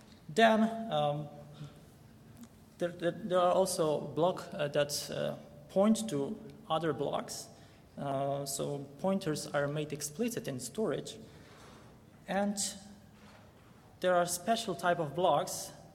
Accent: Poland; I come from Poland.

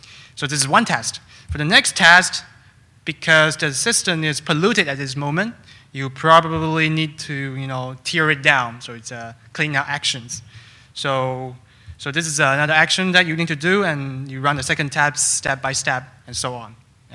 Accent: Toronto, Ontario, Canada; I'm from Toronto.

